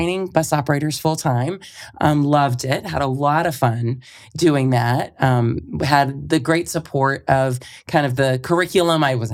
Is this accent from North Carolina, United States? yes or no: no; Austin, Texas, United States; So I grew up here in Austin, and I was a pool rat my whole youth.